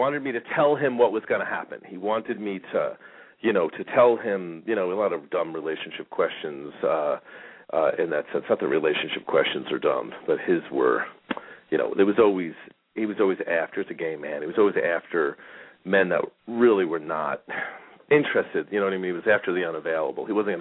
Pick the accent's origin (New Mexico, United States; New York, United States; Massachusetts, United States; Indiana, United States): New York, United States; A lot of other nationalities, because I grew up in New York, Polish, Spanish.